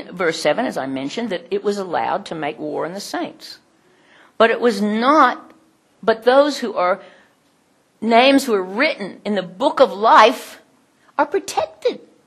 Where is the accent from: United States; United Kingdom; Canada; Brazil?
United States; I mean, when I grew up in America, 1946 I was born